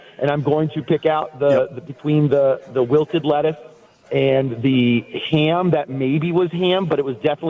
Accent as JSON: {"language": "English", "town": "Colonial Beach", "region": "Virginia", "country": "United States", "tie": "born or raised there", "said": "Grant, I grew up in Colonial Beach. Know the trek down Route 3 very well to get to Fredericksburg."}